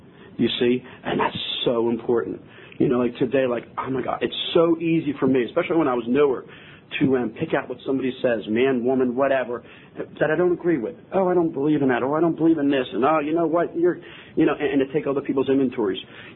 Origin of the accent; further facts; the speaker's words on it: Philadelphia, Pennsylvania, United States; my story begins, you know, with my family in Philadelphia. I was born and raised in Philadelphia.